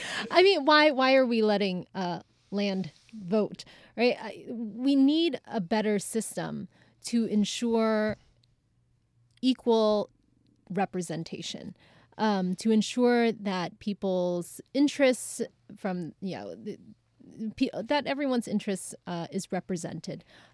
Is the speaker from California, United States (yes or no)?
yes; California, United States; You know, what Texas has done, and, you know, I'm from California. I'm a Democrat.